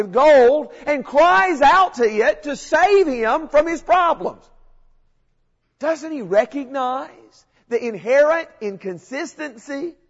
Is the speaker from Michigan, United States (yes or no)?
no; Dickson, Tennessee, United States; But I remember when I was growing up in Dixon, Tennessee, one time we had a preacher who came for a meeting.